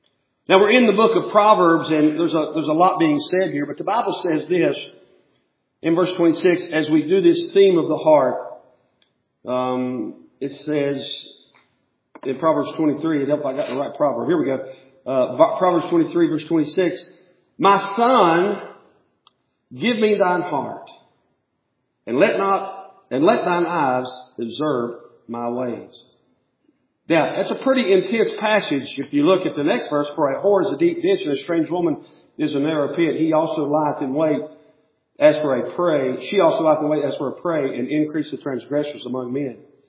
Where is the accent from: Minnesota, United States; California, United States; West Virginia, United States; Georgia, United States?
West Virginia, United States; Pipestem; They are way down the list from being a Pipestem Panther fan. That's my team